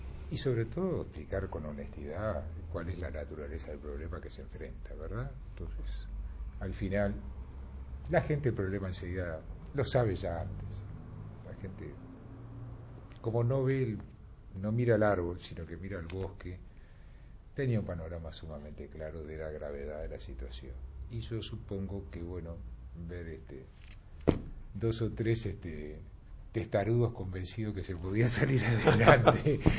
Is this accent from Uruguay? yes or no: yes; Uruguay; como somos los uruguayos jamás decimos que somos grandes y jamás decimos que somos importantes, ¿verdad?